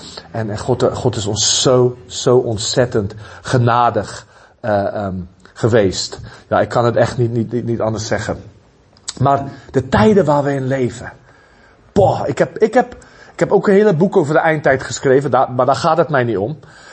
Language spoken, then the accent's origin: Dutch; South Africa; Ik kom dus uit Zuid-Afrika.